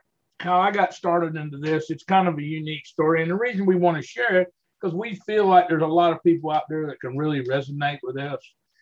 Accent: Florida, United States; I was born and raised right here in Central Florida. I've never left here. I've always hunted and fished and lived the outdoor life. I'm a plain old country boy.

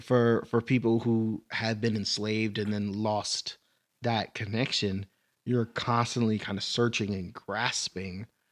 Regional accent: Boston, Massachusetts, United States; Like, I can take a certain amount of pride in being Jamaican.

